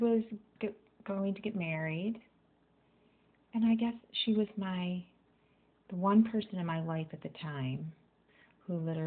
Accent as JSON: {"language": "English", "town": "Waterford", "country": "United States", "tie": "born or raised there", "said": "In Waterford."}